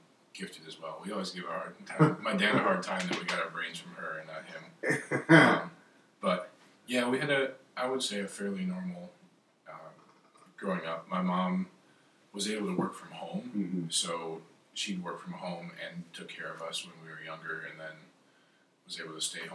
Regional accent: Holland, Michigan, United States; also born or lived in Toledo, United States; I was actually born in Toledo, Ohio, but we moved around the Midwest, and in second grade, we settled in Holland, and I grew up there for the rest of my

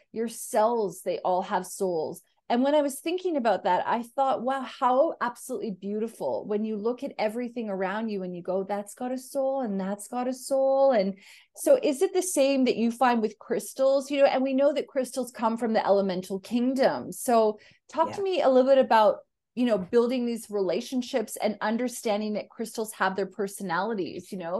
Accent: Canada; And me being Canadian, you Australian also makes it harder.

